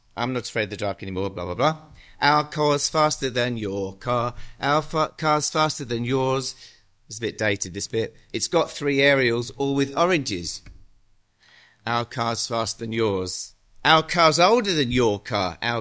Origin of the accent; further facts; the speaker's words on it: England, United Kingdom; The background to this is that, as you probably know, I grew up in England.